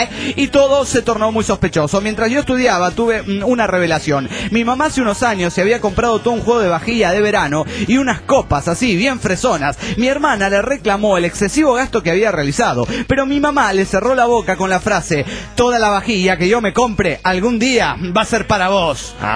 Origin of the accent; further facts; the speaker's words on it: Guatemala; now in United States; tenía planificado ir a Guatemala, mi tierra, a ver a mi novia y a ver a mis cuates